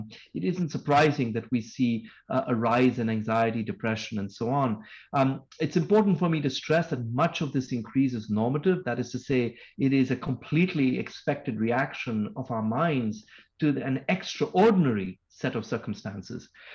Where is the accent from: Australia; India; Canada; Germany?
India; now in United States; You know, we're in Massachusetts. I come from India.